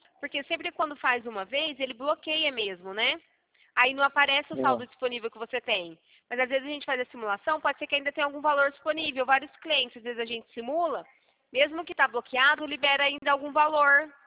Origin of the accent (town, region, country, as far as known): Limeira, São Paulo, Brazil